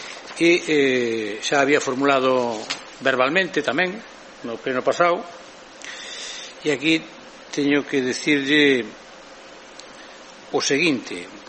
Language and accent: Galician; Monforte de Lemos, Galicia, Spain; Iso é como decir que os que non son do casco vello non son de Monforte. Por tanto, eu creo que monfortinos somos todos